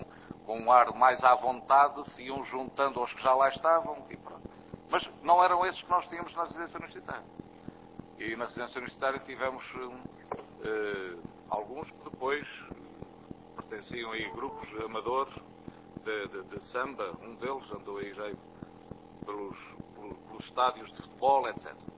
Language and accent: Portuguese; Azores, Portugal; até eu sou natural dos Açores